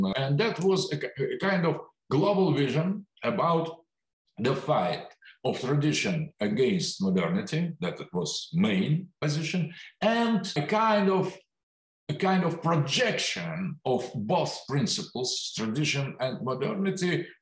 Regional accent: Russia; born there; English is a second language; I was born in Soviet Union. I never was really Soviet man, despite of my parents.

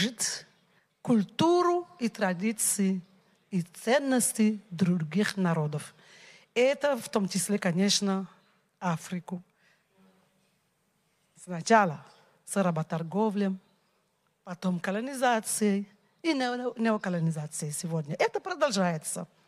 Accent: Senegal; Russian is a second language; Я из Сенегала. Бывшая преподавательница русского языка.

